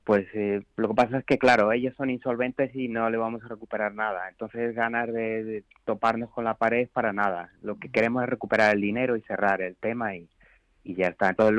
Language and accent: Spanish; Badajoz, Extremadura, Spain; moved away as an adult; now in Madrid, Spain; yo soy de Badajoz y me fui a trabajar a Madrid a buscar la vida.